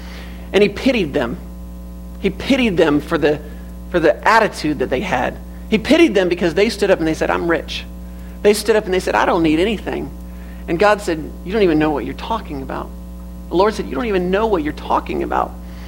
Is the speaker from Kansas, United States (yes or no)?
no; Georgia, United States; so I grew up in Georgia, Leanne grew up in Alabama, that's even more country, right?